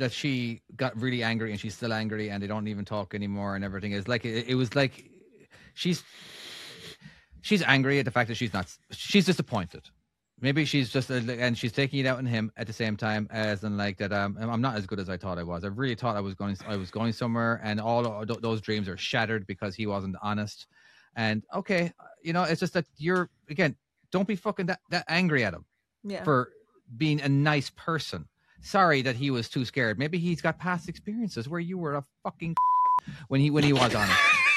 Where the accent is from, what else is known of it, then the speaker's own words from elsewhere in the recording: Ireland; Oh, I'm an Irishman in an Irish bar and everyone's going to fucking love me